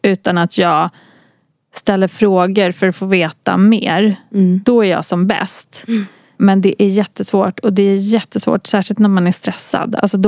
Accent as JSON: {"language": "Swedish", "town": "Lidingö", "region": "Stockholm County", "country": "Sweden", "tie": "born or raised there", "said": "jag är uppvuxen på Lidingö. Och det var liksom 80-tal och det var väldigt liksom snobbigt i min skola och tuff miljö."}